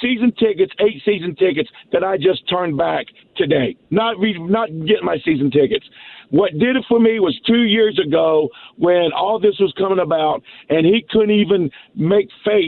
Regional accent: Tennessee, United States; But I'm originally from Tennessee.

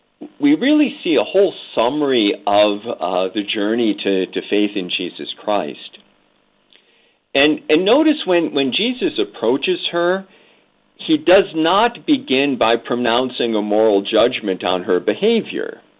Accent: Wisconsin, United States; You know, I grew up in Northeast Wisconsin, that great dairy state

